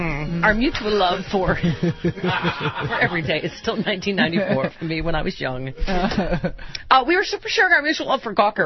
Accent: New York, United States; I'm just from New York.

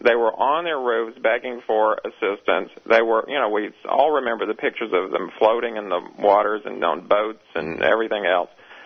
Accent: Alabama, United States; But if you're from the Gulf Coast, and I'm from Alabama and had relatives who lived in Mobile

